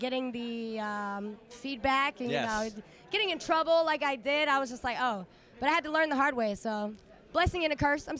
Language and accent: English; Somerset, Kentucky, United States; also born or lived in Indiana; Yeah, I was born in Somerset, Kentucky, believe it or not. Haven't been there since I was born, but.